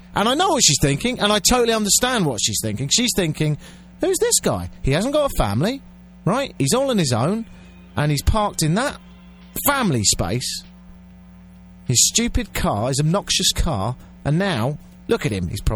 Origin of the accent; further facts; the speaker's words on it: England, United Kingdom; now in Canada; as an Englishman living here in Canada, I have to say that I miss Britain on this day